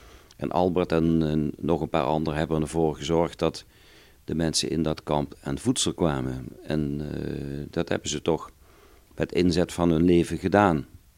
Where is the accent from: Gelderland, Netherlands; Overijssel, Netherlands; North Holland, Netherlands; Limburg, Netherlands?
Limburg, Netherlands; Helden; En er werd in mijn dorp Helden, waar ik vandaan kom, heel vaak over verteld.